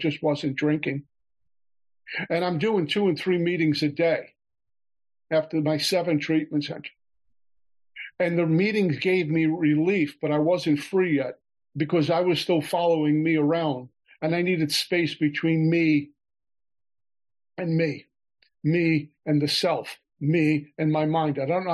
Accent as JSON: {"language": "English", "town": "Brooklyn", "region": "New York", "country": "United States", "tie": "born or raised there", "lives_now": "Oklahoma, United States", "said": "drink at 14 years old on a street corner in Brooklyn, New York. You can tell by the way I speak, I'm not from Oklahoma. But Brooklyn, New York, that's what we did. We hung out on street corners and schoolyards."}